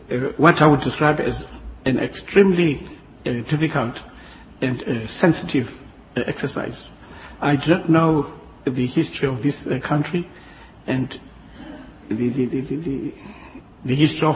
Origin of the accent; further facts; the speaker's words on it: South Africa; also born or lived in England; I was born in South Africa, I grew up there, and I received most of my education there. The only time I was out of the country was in 1993, 1994, when I went to study in England.